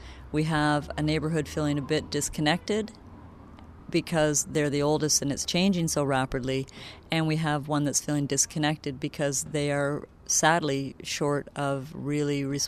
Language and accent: English; Guelph, Ontario, Canada; I live in Ward 1. I was born in Guelph and raised here, but I've also had the opportunity to live, work, and travel in other parts of the world